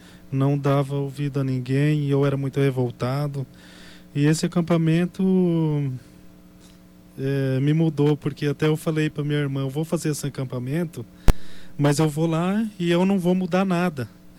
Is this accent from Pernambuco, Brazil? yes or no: no; Itamarati, Mato Grosso do Sul, Brazil; Eu sou de Itamaraty, só que eu fiz o acampamento por Laguna Carapã.